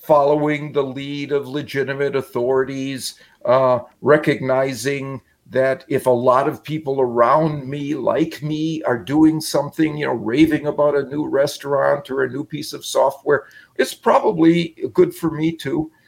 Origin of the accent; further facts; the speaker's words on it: Wisconsin, United States; Well, I grew up in Wisconsin, where the home team has always been the Green Bay Packers.